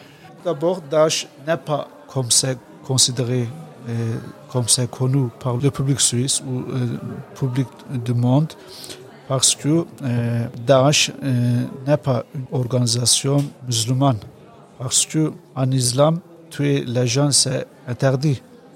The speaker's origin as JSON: {"language": "French", "country": "Turkey", "said": "je viens de Turquie."}